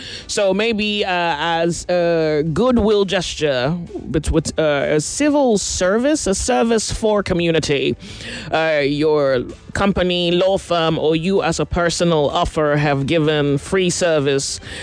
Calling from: Apapa, Lagos, Nigeria; I'm chatting from Apapa.

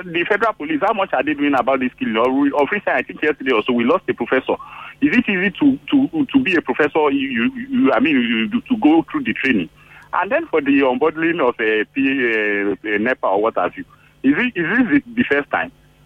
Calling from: Epe, Lagos, Nigeria; on the line. I'm calling you from Epe.

